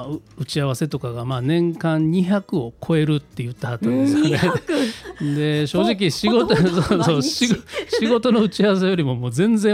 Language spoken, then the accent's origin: Japanese; Kyoto, Japan; 僕の地元でもないんですよ、衣笠学区っていうのは。僕大将軍学区なんで、